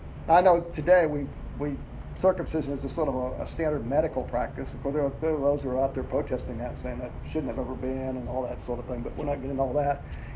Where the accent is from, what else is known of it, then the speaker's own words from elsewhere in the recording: Arizona, United States; Sandy and I grew up in Arizona, and there's some places out in the desert where you can go outside the city